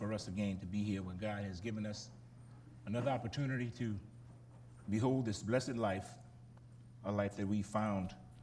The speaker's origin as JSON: {"language": "English", "town": "Gramercy", "region": "Louisiana", "country": "United States", "tie": "born or raised there", "said": "I grew up in Gramercy where they had a few wells there, and my mom used to have to go get her own water from the well, bring a bucket there, her and her sisters."}